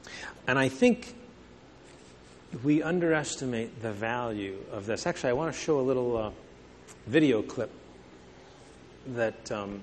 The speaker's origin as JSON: {"language": "English", "country": "United States", "said": "I think of myself as an American. I think of myself as a person who's a resident of Illinois, DuPage County."}